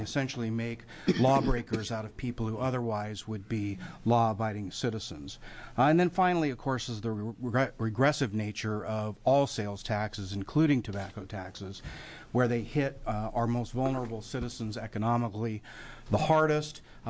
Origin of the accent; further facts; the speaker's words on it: Raleigh Hills, Oregon, United States; I hail from Raleigh Hills, Oregon